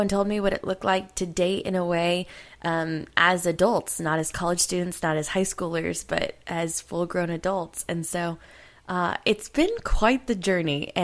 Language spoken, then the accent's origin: English; the South, United States; I grew up in the South.